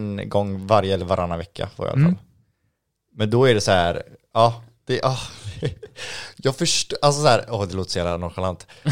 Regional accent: Gothenburg, Västra Götaland County, Sweden; Jag tänkte jag ska inte ta första bästa hemma i Göteborg liksom.

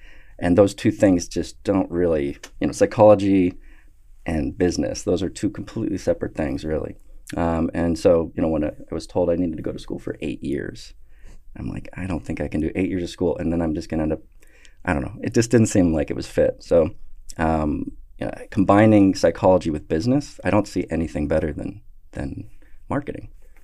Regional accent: Erie, Pennsylvania, United States; I have been born and raised in Erie, Pennsylvania, this little city that's between Pittsburgh and Buffalo and Cleveland, and we just rock things from this little town. And I came up in Pennsylvania with a big family.

